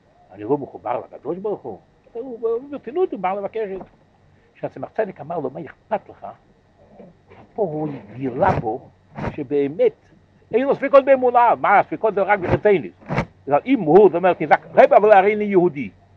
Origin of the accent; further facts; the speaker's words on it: France; זה היה בצרפת, אני בא מצרפת.